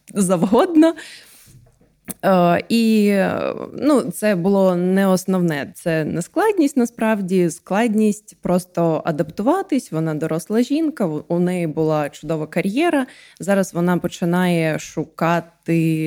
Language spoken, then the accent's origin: Ukrainian; Donetsk, Donetsk Oblast, Ukraine; Так, я з Донецька, мені можна так казати.